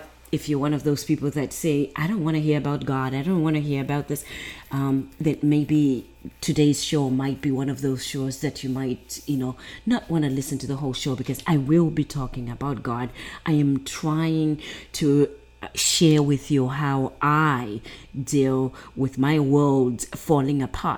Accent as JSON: {"language": "English", "country": "Zimbabwe", "said": "most of you now know that I'm from Zimbabwe"}